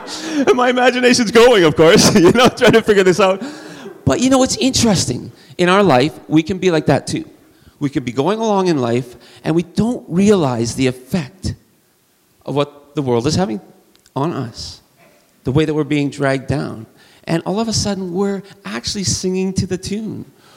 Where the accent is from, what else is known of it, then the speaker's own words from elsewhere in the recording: Thunder Bay, Ontario, Canada; also born or lived in Stoney Creek, Canada; I grew up in Thunder Bay, Ontario, when I was in my sort of elementary and middle school years. Halfway through that, we moved to Stony Creek, Ontario.